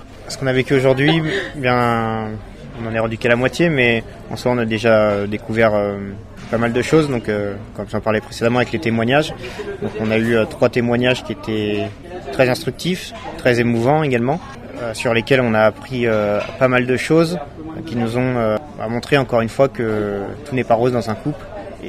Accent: Angers, Pays de la Loire, France; now in Pau, France; je suis à Pau depuis 2020, je suis originaire d'Angers, j'ai 31 ans

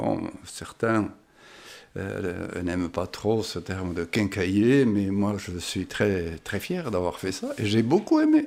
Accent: Briscous, Nouvelle-Aquitaine, France; born there; Je suis né à Briscousse en 1942, il y a déjà un certain bout de temps là. Et puis je me suis marié à 26 ans à Saint-Pé-sur-Nivelle et depuis je suis là-bas. D'abord, je suis fils de paysan.

